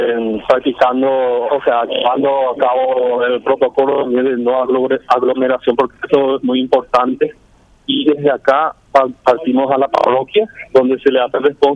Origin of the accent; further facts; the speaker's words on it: Ñemby, Central, Paraguay; nosotros somos de Ñemby, barrio Villanita